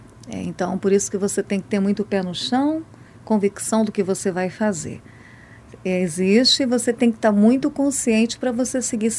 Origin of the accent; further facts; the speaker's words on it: Porto Mendes, Paraná, Brazil; Eu sou natural aqui de Marechal Cândido Rondon e cresci no distrito de Porto Mendes. Eu tenho muito orgulho. Eu tenho muito orgulho de ser assim, filha de agricultores.